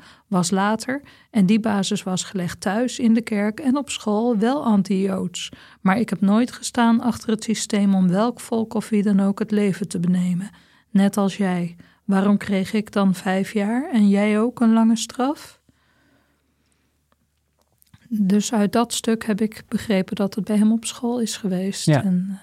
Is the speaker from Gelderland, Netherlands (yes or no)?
yes; Putten, Gelderland, Netherlands; Ik ben opgegroeid in Putten, zoals je al zei, op de Veluwe. Zwaar getroffen dorp.